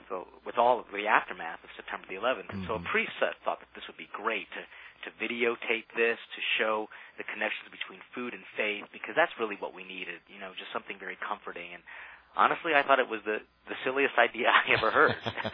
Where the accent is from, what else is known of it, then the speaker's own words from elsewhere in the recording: United States; That's where I was born, but I moved to Baltimore, Maryland when I was 2 years old. And so, for all intents and purposes, even though I was raised in a very Philippine traditional home, I'm definitely an American.